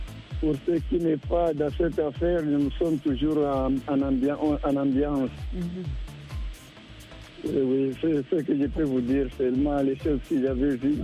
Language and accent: French; Burundi; Vous m'avez dit que tu seras juste chez nous au Burundi